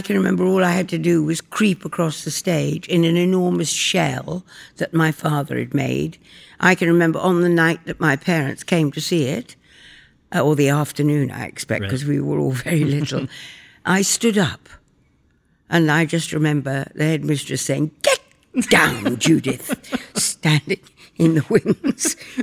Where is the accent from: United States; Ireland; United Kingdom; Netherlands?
United Kingdom; York, Yorkshire and the Humber; I was born in York in England, and I was brought up there, and my father was a doctor, and I had 2 brothers.